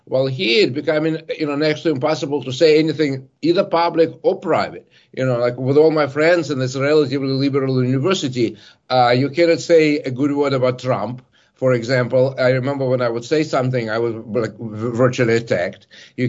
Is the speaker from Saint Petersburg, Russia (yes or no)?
no; Moscow, Russia; English is a second language; now in United States; I was born and raised in Moscow. I left Russia in 1979. I've been in the United States for more than 40 years.